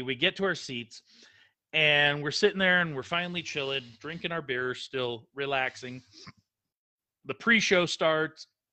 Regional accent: California, United States; We're both from the Bay Area. We know how Raiders fans are.

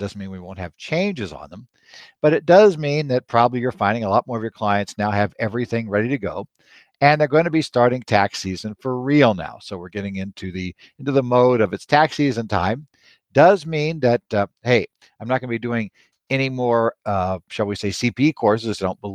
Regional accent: Phoenix, Arizona, United States; from Phoenix

